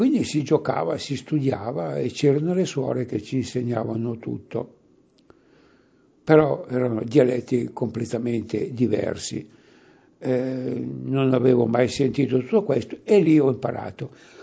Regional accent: Legnano, Lombardy, Italy; born there; 70 anni fa sono nato in Legnano, quindi una cittadina qui dell'Alto Milanese. I genitori erano veneti e a quel tempo sentivo parlare in friulano e in veneto fra loro.

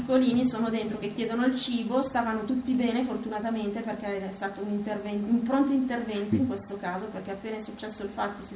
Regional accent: Villa Cortese, Lombardy, Italy; io sono di Villa Cortese

